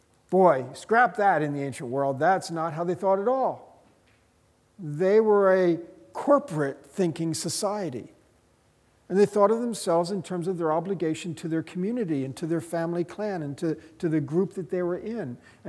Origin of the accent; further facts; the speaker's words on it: United States; I'm from America.